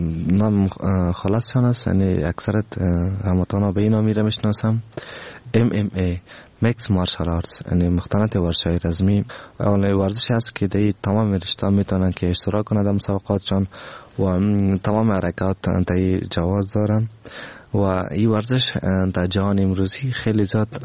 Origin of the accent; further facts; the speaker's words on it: Afghanistan; ایره تنها برای تمام دنیا خود نشان میدم که ما افغان هستم